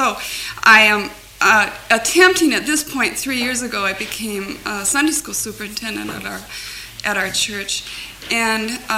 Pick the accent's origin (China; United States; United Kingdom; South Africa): United States; Moorpark, California; I am from Moore Park, California.